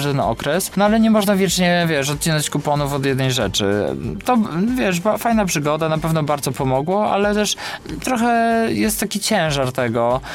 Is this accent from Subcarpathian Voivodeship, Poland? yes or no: yes; Subcarpathian Voivodeship, Poland; Pochodzę z małej wsi na Podkarpaciu.